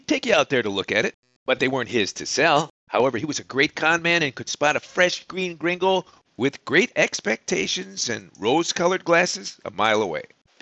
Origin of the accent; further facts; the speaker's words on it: Chicago, Illinois, United States; After all, I am from Chicago.